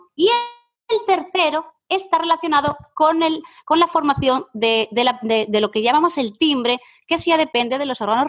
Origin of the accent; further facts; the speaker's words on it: Siero, Asturias, Spain; Y yo, bueno, a ver, es cerca de Oviedo. Y dice, ¿pero dónde? Y yo, bueno, en Siero.